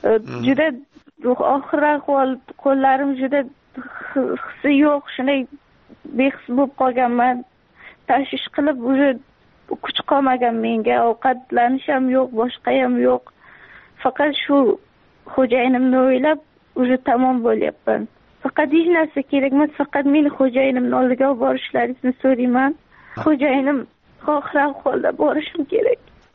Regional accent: Surxondaryo Region, Uzbekistan; also born or lived in Mazar-i-Sharif, Afghanistan; Mazori Sharif viloyatida tug'ilib, 1 yoshimda bo'lganimda dadamni ishlar shaqi bo'lganlar Surxondaryoda. Shaqi maktabni bitirdim

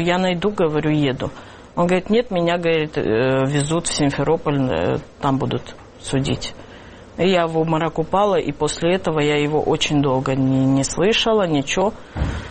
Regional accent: Russia; я россиянка, но у меня нету, говорю, флага даже

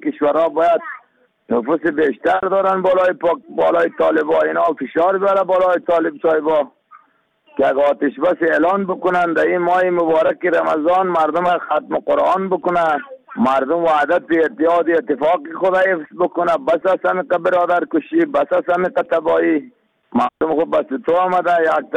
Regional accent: Afghanistan; ما شما افغان هستیم

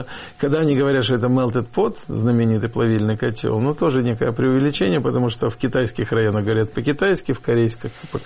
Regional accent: Kyiv, Ukraine; first language Russian; Я русскоязычный украинец. Я вырос... Родился и вырос в Киеве, как и мои родители, все родом из Украины. И дома мы говорили по-русски. Другое дело, что мы все хорошо знали и знаем украинский.

